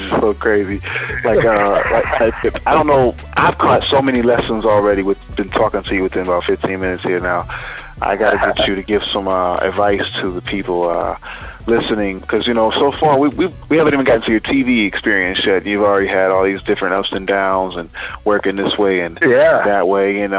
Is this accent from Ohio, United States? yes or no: yes; Ohio, United States; You know, I'm from Ohio here, you know?